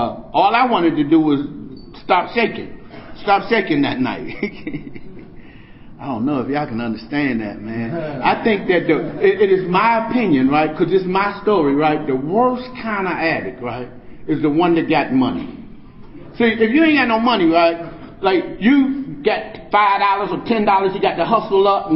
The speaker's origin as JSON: {"language": "English", "town": "Washington", "region": "District of Columbia", "country": "United States", "tie": "born or raised there", "said": "when I was growing up in Southeast Washington, D.C., and the early 70s"}